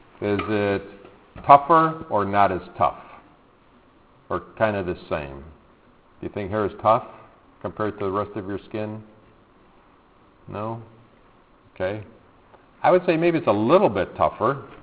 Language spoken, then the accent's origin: English; Illinois, United States; I know when I grew up in Illinois, there was a town that had a whole bunch of white squirrels.